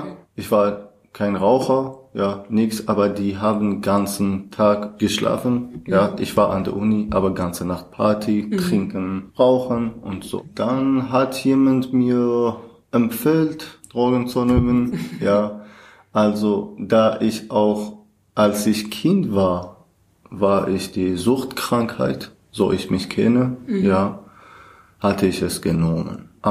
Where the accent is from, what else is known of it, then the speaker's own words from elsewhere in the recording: Iran; German is a second language; now in Germany; Ich komme aus dem Iran. Ich bin eigentlich Kurde und seit 2016 bin ich nach Deutschland angekommen.